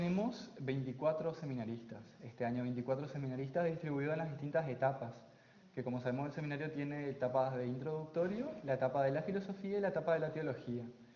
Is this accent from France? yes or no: no; San Antonio, Misiones, Argentina; Yo soy de San Antonio, al norte de la provincia, cerca de Bernardo de Irigoyen, 30 kilómetros de Bernardo de Irigoyen aproximadamente, un pueblito San Antonio, desde ahí vengo.